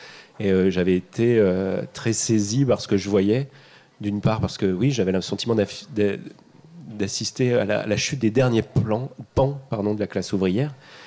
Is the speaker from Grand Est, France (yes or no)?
yes; Épinal, Grand Est, France; Épinal, c'est une petite vallée dans les Vosges où il se passait, enfin en tout cas à mon goût, pas grand-chose, et où j'ai grandi, j'ai eu une enfance normale. J'ai grandi dans un milieu populaire